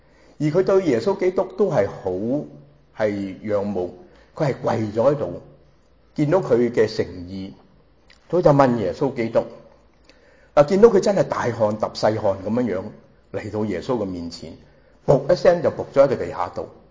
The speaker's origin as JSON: {"language": "Cantonese", "country": "Hong Kong", "said": "仲係我哋香港人話咩啊？"}